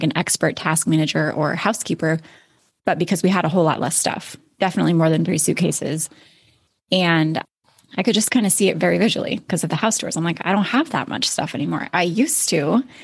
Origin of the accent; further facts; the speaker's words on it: Alaska, United States; moved away as an adult; now in Florida, United States; I was actually born and raised in Alaska. And so was my husband. And in 2013, we decided that we were going to move to Florida